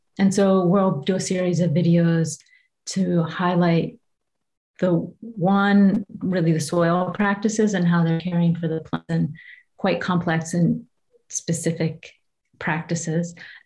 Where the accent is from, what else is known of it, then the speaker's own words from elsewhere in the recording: West Virginia, United States; and I'm from West Virginia, and it reminds me of sort of that Appalachian forest.